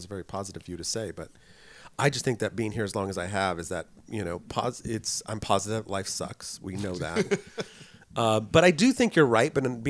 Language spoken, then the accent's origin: English; California, United States; Yeah, but I grew up in the Bay Area and I mean, I don't go there that often anymore.